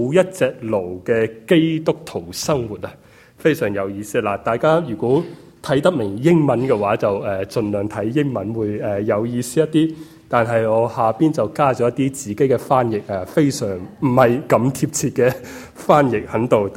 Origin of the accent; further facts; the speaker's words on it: China; born there; 而且又要我出生在一个最普通不过的中国工薪家庭呢